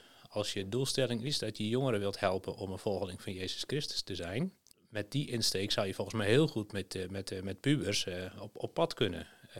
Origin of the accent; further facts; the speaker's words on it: Friesland, Netherlands; A, ben ik een Fries, dus dat scheelt.